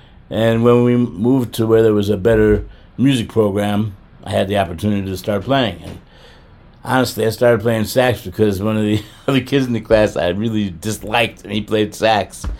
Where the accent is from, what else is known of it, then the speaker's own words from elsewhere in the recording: Chicago, Illinois, United States; I grew up, was born and raised in the Chicago area, in Chicago, and then in the suburbs as I grew older.